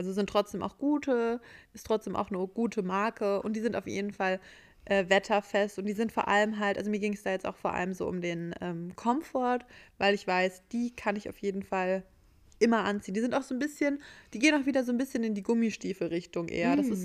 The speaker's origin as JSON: {"language": "German", "town": "Kassel", "region": "Hesse", "country": "Germany", "tie": "born or raised there", "lives_now": "Vienna, Austria", "said": "Da war ich in Kassel, in meiner Heimatstadt."}